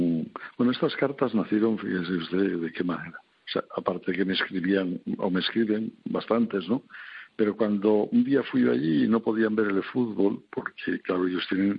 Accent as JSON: {"language": "Spanish", "town": "Santoña", "region": "Cantabria", "country": "Spain", "tie": "born or raised there", "said": "lo que era la cárcel del Dueso allá en mi tierra, en la villa de Santoña"}